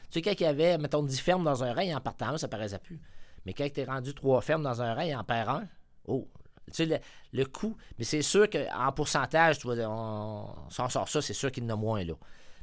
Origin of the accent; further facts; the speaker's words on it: Saint-Anselme, Quebec, Canada; je suis né à Saint-Anselme. C'est, en fin de compte, je suis producteur agricole, la sixième génération. Mes ancêtres sont arrivés chez nous, fait que je suis la sixième génération sur la terre, là.